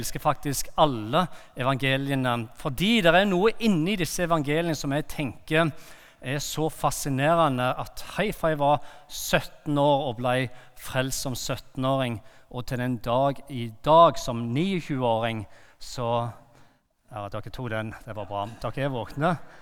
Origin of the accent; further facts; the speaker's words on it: Bryne, Rogaland, Norway; also born or lived in Lyngdal; jeg er oppvokst på Bryne og på Jæren, og derav den uforståelige dialekten. Det har jeg hørt i 8,5 år i Lyngdal, at jeg må jobbe med dialekten min